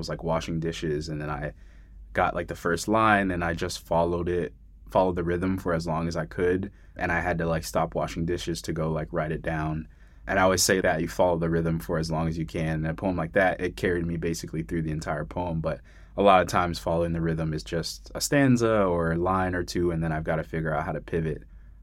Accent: Miami, Florida, United States; I mean, I grew up in Miami. I feel like sometimes products are regional, so maybe me and the other degenerates in Florida, we've got the chew products.

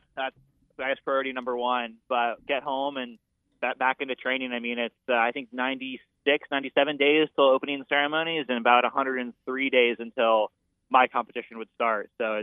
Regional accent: Bellingham, Washington, United States; so I grew up first paddling on Lake Patton.

